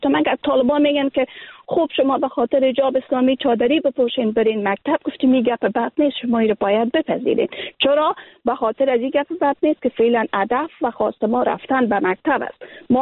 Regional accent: Afghanistan; moved away; اگر ما امروز بیرون از افغانستان زندگی میکنیم، باور کنین که من از لحاظ فیزیکی بیرون از افغانستان هستم.

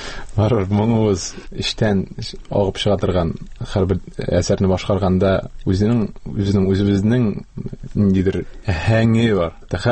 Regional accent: Kazan, Tatarstan, Russia; born or raised there

